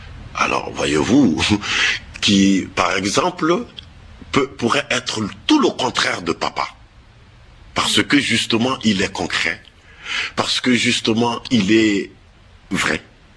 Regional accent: Mali; Avant, j'étais au Mali. J'étais dans mon pays. Je suis malien, j'étais au Mali

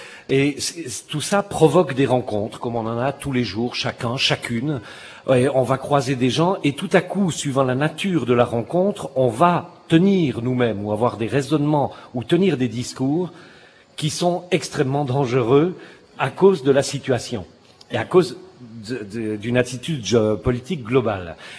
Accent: Switzerland; je suis suisse, je suis comédien, metteur en scène, j'ai été auteur à la Chartreuse en résidence. Et puis, je dirige le théâtre de poche à Genève depuis maintenant six ans

